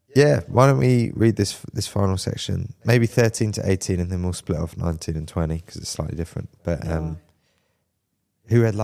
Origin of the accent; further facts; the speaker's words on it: Brighton, South East England, United Kingdom; because I grew up in Brighton, so there are lots of waves, lots of sea.